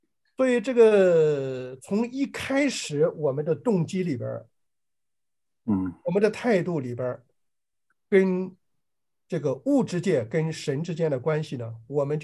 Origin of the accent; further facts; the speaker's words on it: China; 我们整天骂日本人把核废料倒海里边了，我们中国人的核废料弄哪去了？